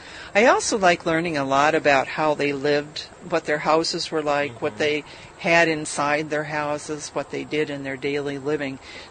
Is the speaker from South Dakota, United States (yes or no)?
no; Prairie du Chien, Wisconsin, United States; Okay, I was born and raised in Prairie du Chien.